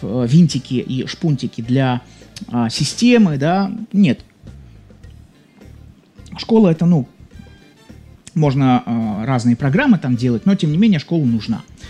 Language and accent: Russian; Saint Petersburg, Russia; Я родился и рос в Санкт-Петербурге, вернее, родился в Ленинграде, рос некоторое время в нем, потом в Санкт-Петербурге рос.